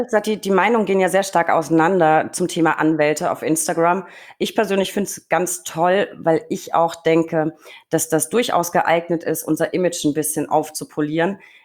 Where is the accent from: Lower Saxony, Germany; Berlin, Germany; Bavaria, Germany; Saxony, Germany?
Bavaria, Germany